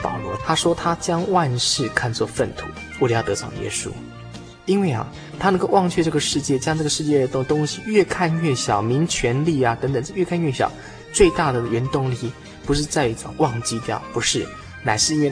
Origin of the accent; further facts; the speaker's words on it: Shulin, New Taipei, Taiwan; 有一次我去大同山，这是我故乡旁边的一座小山啊哈。那旁边的树林镇哈